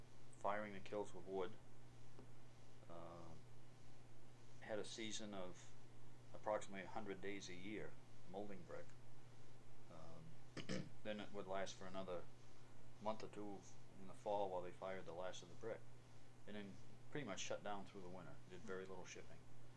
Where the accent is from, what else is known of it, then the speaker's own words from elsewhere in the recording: Auburn, Maine, United States; also born or lived in Waterville; No, I grew up around Lewiston, well, in Auburn, South